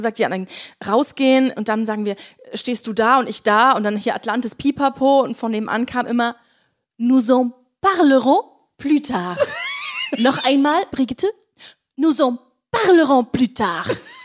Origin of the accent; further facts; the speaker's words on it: Rösrath, North Rhine-Westphalia, Germany; Gestern waren wir in Rösrath, in meiner Heimatstadt Rösrath.